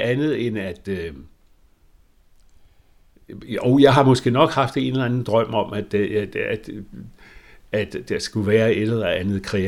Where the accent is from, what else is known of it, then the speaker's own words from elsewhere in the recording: Hørsholm, Capital Region of Denmark, Denmark; Jo, altså jeg er født i Nordsjælland, i den by, der hedder Hørsholm.